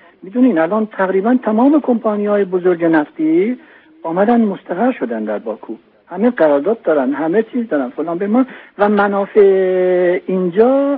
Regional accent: Iran; به عنوان یک ایرانی، به عنوان یک آذربایجانی

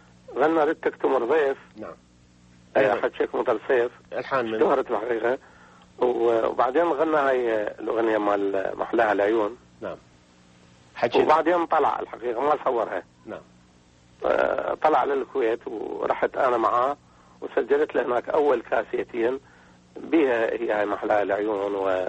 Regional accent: Iraq; now in Australia; انا طبعا عراقي وسابقى ان شاء الله كذلك

